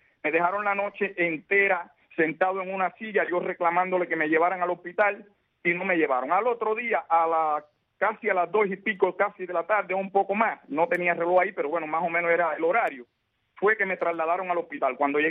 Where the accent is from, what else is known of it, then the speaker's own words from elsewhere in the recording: Santiago de Cuba, Cuba; yo soy de Santiago de Cuba y se tendrían que mover mi familia hacia acá